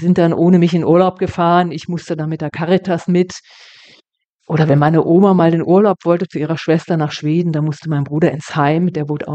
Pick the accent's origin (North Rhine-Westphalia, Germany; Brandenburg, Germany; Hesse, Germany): North Rhine-Westphalia, Germany; Bochum; born there; ich komme aus Nordrhein-Westfalen und ich bin in Bochum geboren worden.